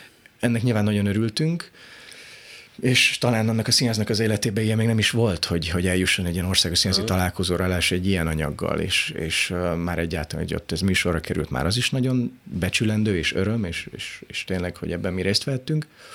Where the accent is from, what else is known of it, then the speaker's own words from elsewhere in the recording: Hungary; born there; Az úgy néz ki, hogy anyum egyedül jött, tehát és én már itt születtem, tehát apum is magyarországi volt, én már itt születtem